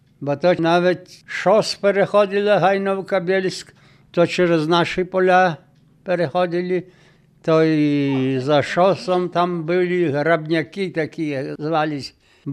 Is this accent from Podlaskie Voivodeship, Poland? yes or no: yes; Rakovichi, Podlaskie Voivodeship, Poland; moved away; а я із Польщі був, то нас вважали біженцями.